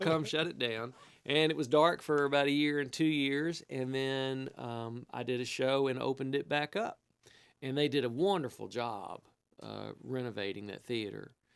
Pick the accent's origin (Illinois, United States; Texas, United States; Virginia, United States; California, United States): Virginia, United States; Swope; much like my hometown of Swope, Virginia, it's getting there's a lot of rich people moving in there and buying it up, you know. And I'm Scotch Irish.